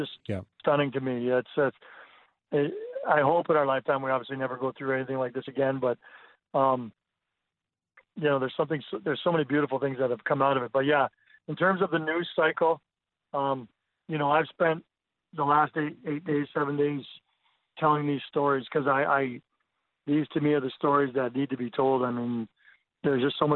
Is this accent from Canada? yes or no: yes; Canada; But I think this is as unifying as anything I've ever experienced in my life as a Canadian.